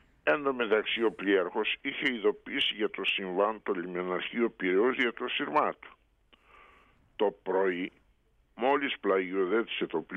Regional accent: Viannos, Crete, Greece; Εγώ είμαι ανατολικότερα, είμαι από τη Βιάνο.

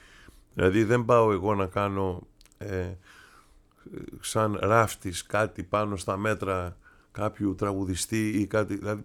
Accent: Greece; also born or lived in United States; εγώ είμαι Έλληνας. Από μικρός, παρόλο που είχα γεννηθεί στην Αμερική, 2 χρονών έφυγα και έζησα όλη μου τη ζωή εδώ.

